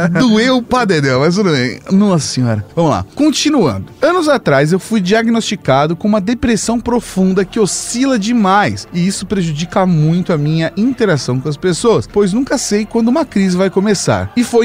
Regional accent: Paranavaí, Paraná, Brazil; sou de Paranavaí, no Paraná

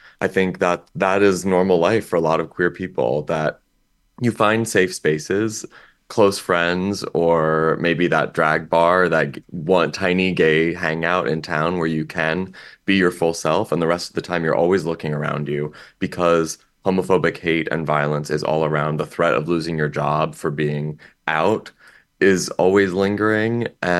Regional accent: Champaign-Urbana, Illinois, United States; because I started doing drag in a small town, my hometown of Champaign-Urbana, Illinois.

